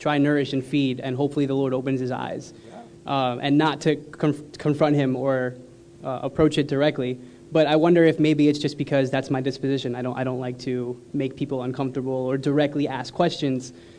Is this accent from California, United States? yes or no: no; New York City, New York, United States; I'm here from New York City.